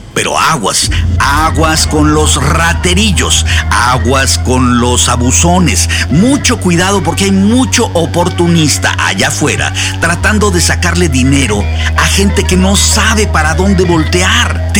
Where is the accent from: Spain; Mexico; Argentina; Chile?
Mexico; Mexico City; now in Hollywood, United States; Yo soy chilango y dejé la comodidad de mi hogar y de mi ciudad y a mis amistades y familiares para irme hace 30 años a Hollywood.